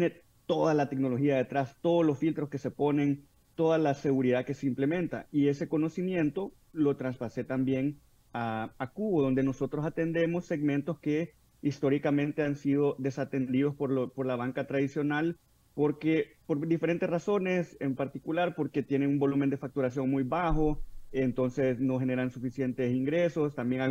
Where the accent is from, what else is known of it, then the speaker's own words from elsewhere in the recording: El Salvador; Yo decía, yo como salvadoreño decía